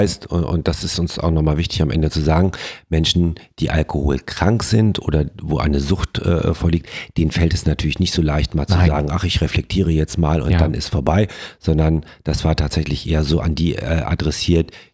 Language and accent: German; North Rhine-Westphalia, Germany; wir kommen ja hier aus dem Rheinland